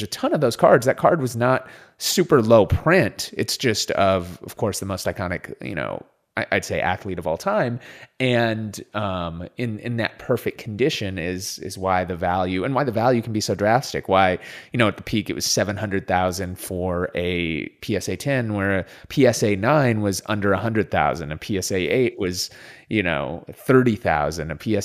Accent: Minnesota, United States; I grew up in Minnesota, so Minnesota sports everything.

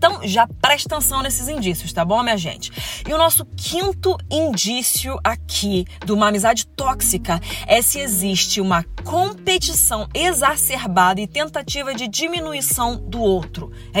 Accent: Niterói, Rio de Janeiro, Brazil; born there; also born or lived in São Paulo; porque eu sou nascida em Niterói

